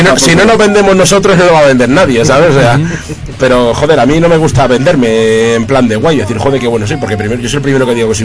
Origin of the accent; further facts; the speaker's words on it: Madrid, Community of Madrid, Spain; y yo soy de Carabanchel.